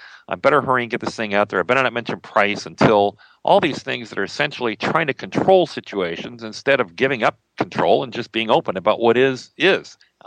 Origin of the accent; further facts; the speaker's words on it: Midwest, United States; Very quickly, I grew up in the Midwest, ended up driving a taxi and going to college in New York City